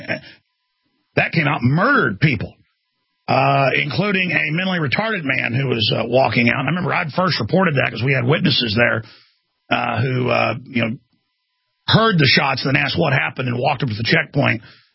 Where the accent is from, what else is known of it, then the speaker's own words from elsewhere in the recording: Dallas, Texas, United States; I did not really ever see any type of racial stuff growing up in Dallas, Texas.